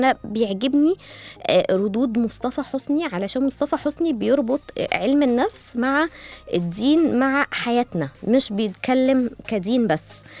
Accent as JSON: {"language": "Arabic", "country": "Egypt", "said": "من التقاليع بقى اللي ظهرت عندنا في مصر وبستغربها حقيقي جدا"}